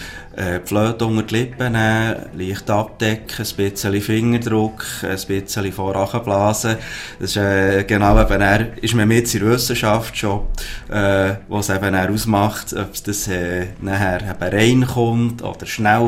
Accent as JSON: {"language": "German", "country": "Switzerland", "tie": "born or raised there", "also_born_or_lived": "Kolkata, India", "said": "Ich bin hier bei Schweizer Eltern aufgewachsen, bin adoptiert worden."}